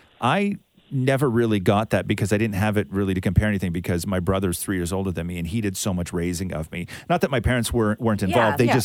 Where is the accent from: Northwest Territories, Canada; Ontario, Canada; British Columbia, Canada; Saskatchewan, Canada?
Ontario, Canada; Acton; No. I grew up in Acton.